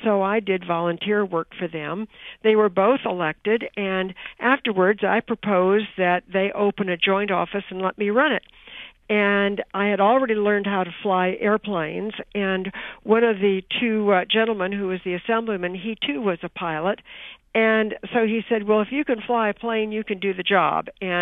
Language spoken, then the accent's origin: English; Carmel, California, United States; But we were country kids and had a wonderful life growing up in Carmel.